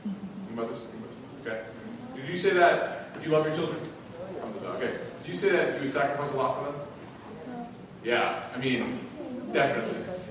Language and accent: English; Chicago, Illinois, United States; You know, I grew up in Chicago in the 90s. I was born in 88.